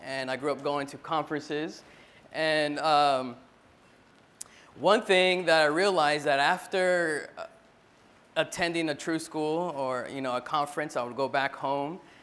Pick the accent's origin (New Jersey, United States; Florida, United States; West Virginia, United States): Florida, United States; also born or lived in Long Beach; now in Boston, United States; I was born in born in Long Beach, California, raised in Florida, and now I live in Boston, and I serve full-time in Boston.